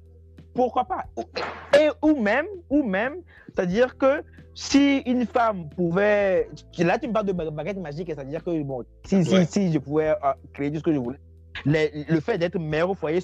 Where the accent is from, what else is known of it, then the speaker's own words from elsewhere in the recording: Togo; Même chez nous en Afrique, même au Togo, peut-être que je prends l'exemple du Togo.